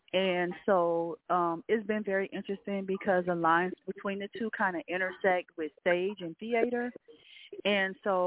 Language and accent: English; Detroit, Michigan, United States; which I'm originally from Detroit, so we have a strong music base.